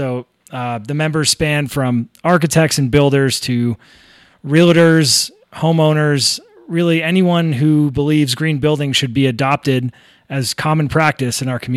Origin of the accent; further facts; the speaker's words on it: Massachusetts, United States; Well, I am from Northeast Massachusetts. I was raised to appreciate the charm of New England's historic architecture.